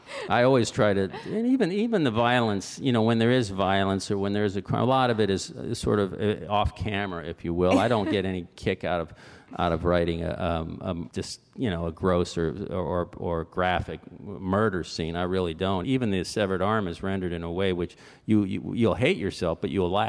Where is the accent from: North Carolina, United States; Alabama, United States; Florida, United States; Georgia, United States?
Florida, United States; Fort Lauderdale; I was born in Fort Lauderdale, and I grew up there, so this was in my backyard.